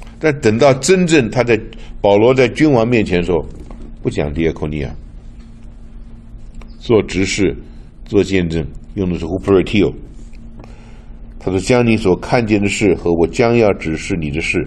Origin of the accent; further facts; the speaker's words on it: China; 你想今天我们是中国人